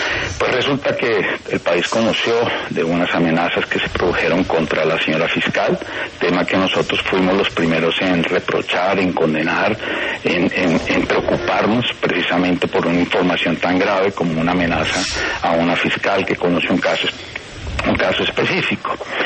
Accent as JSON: {"language": "Spanish", "country": "Colombia", "said": "como ciudadano colombiano"}